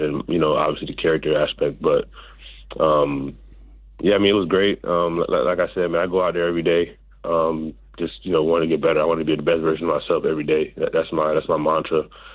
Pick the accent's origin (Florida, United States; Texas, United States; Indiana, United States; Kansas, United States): Florida, United States; I'm from South Florida. So, I'm like about 30 minutes away from, Miami